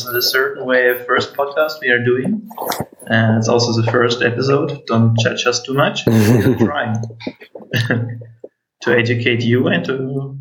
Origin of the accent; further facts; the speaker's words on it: Russia; now in Germany; I'm from Russia, but I'm living in Germany. So it's kind of complicated. I'm from Europe. Let's call it Europe.